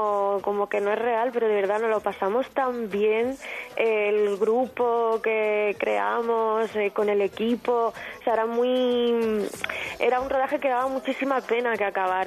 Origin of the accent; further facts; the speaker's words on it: Cádiz, Andalusia, Spain; ese Cádiz, y rodar allí en mi tierra